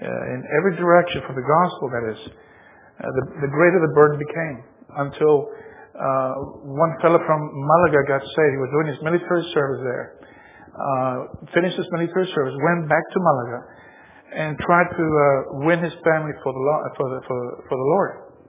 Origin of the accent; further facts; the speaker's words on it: Australia; also born or lived in Spain; I grew up in, I was born in Spain, raised in Australia, went back to Spain, and got a job in a U.S. military base.